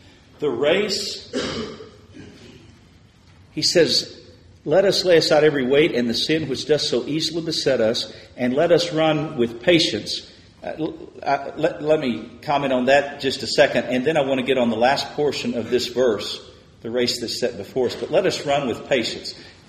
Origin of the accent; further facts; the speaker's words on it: Texas, United States; When I grew up in West Texas, I ran a little bit.